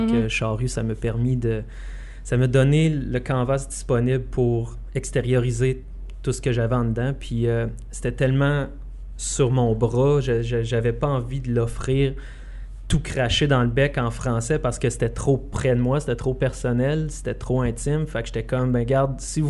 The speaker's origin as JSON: {"language": "French", "town": "Quebec City", "region": "Quebec", "country": "Canada", "lives_now": "Trois-Rivières, Canada", "said": "Puis moi, je viens pas de Trois-Rivières. Ben, je suis rendu un trifluvien d'adoption, en fait. Je viens de Québec. Ça va faire 12 ans en février que je suis à Trois-Rivières."}